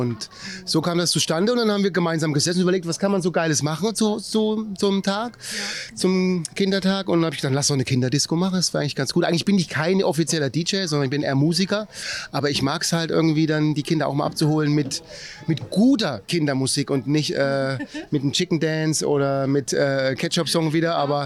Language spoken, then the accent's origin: German; Erfurt, Thuringia, Germany; Ich komme aus Erfurt.